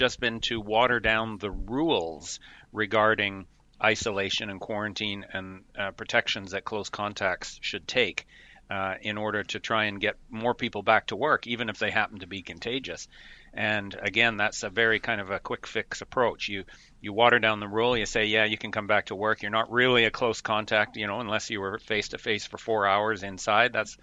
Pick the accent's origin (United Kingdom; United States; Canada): Canada; Vancouver, British Columbia; I'm actually in Canada. I'm in Vancouver, Canada. I'm Canadian.